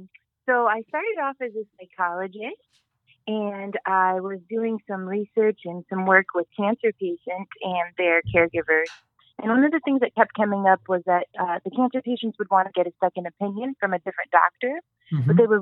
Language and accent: English; Wyoming, United States; So I grew up in Wyoming, which is a pretty small state, nonetheless, in the United States, and it's kind of a frontier state.